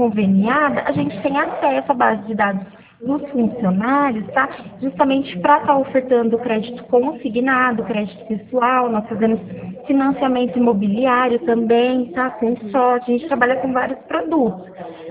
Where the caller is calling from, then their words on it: Araras, São Paulo, Brazil; Olha, hoje eu estou aqui em Araras, tá? Aqui no interior de São Paulo.